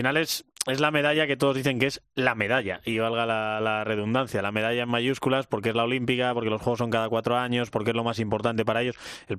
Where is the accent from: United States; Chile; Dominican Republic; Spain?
Spain; Cantabria; los que somos de eso, de País Vasco, Cantabria, como es mi caso